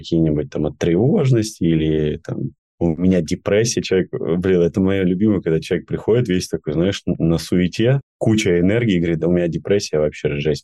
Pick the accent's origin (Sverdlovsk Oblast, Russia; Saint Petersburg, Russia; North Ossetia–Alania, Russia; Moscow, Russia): Saint Petersburg, Russia; Вот я, как петербуржец, просто реально я обожаю гулять по Питеру